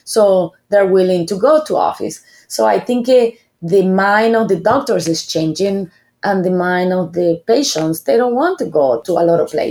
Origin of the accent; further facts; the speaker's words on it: Argentina; English is a second language; moved away as an adult; now in California, United States; Like you say, I'm from Argentina. I grew up there. So I was practicing dentistry like that there. When I moved to California